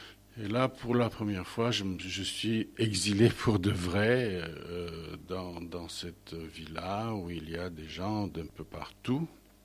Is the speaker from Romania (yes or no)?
yes; Romania; On dit que c'est les chez nous, en Roumanie, la même chose.